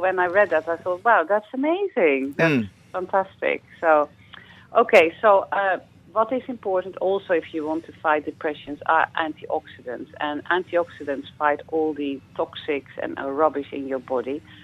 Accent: Netherlands; I knew kale only because I come from Holland.

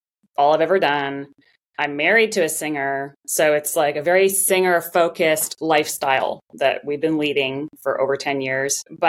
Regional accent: Vancouver, British Columbia, Canada; I'm from Canada. I mean, you know, what's really funny is I was born in Vancouver. I went to school in Vancouver. My mom's from Alberta. I mean, her mom is actually from Ireland, but I mean, she grew up in Canada. My dad is Greek, but like, that's where I grew up.

